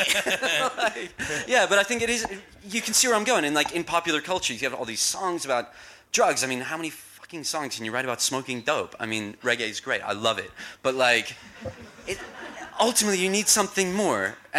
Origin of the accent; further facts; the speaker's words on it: London, United Kingdom; I grew up in North London. I don't sound like it. I grew up in Kentish Town.